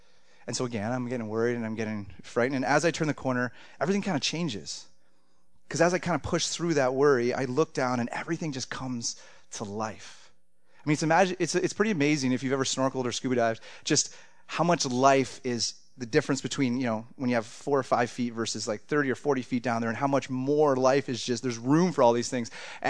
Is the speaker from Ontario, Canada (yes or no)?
yes; Ontario, Canada; I'm from Ontario, so I love my water cold, fresh, and the fish really small.